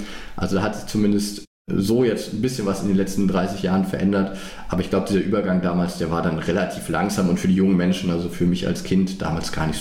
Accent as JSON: {"language": "German", "town": "Frankfurt", "country": "Germany", "said": "für mich jetzt als Frankfurter momentan die Wahlheimat eher wieder an die Ostsee geht"}